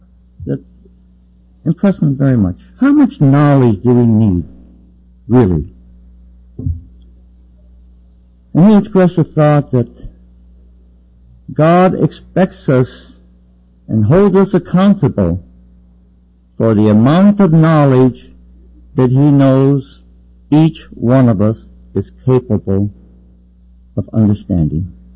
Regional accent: Detroit, Michigan, United States; I was raised in Detroit in a class there

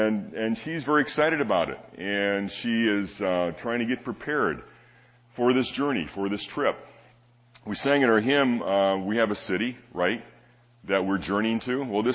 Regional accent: Detroit, Michigan, United States; We grew up in Detroit and have many wonderful blessings here.

